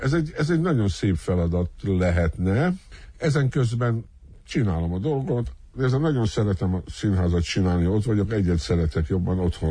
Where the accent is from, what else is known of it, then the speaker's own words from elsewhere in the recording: Hungary; Igazi magyar emberek vagyunk.